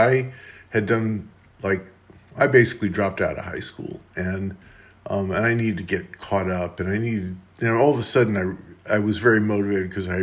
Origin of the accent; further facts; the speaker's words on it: New York, United States; I didn't fit in New Orleans. I was from New York.